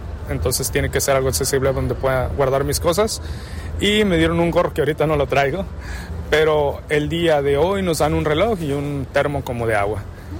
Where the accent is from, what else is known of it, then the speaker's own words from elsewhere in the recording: Amatitán, Jalisco, Mexico; aprovecho para mandarle un saludo al lugar donde soy de Amatitán, Jalisco, y es donde nace el tequila